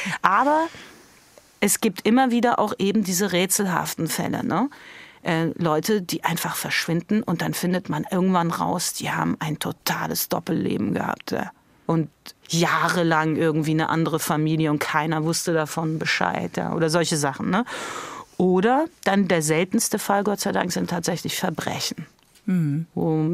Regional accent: Tehran, Iran; first language German; Deutsch ist im wahrsten Sinne des Wortes meine Muttersprache. Und ich war auch auf der deutschen Schule in Teheran.

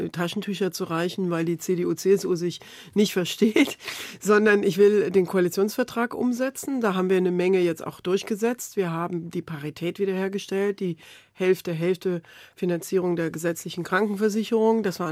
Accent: Rhineland-Palatinate, Germany; in Rheinland-Pfalz, wo ich herkomme

